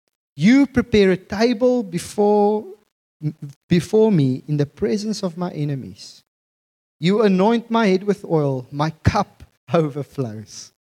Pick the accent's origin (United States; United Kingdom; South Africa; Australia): South Africa; Bloemfontein, Free State; I come from Bloemfontein, so I can diss it, okay?